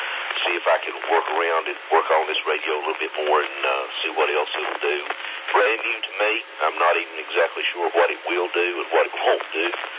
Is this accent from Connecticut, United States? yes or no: no; Rosman, North Carolina, United States; now in Cedar Mountain, United States; I grew up in the Rosman area, so I'm very, very familiar with that road also.